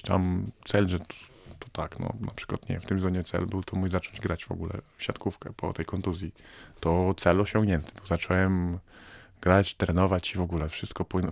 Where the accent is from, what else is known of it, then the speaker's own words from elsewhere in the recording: Belarus; now in Poland; U nas na Białorusi się chodzi do szkoły normalnie w garniturach i elegancko. A jak się przekonałem, w Polsce nie do końca tak jest.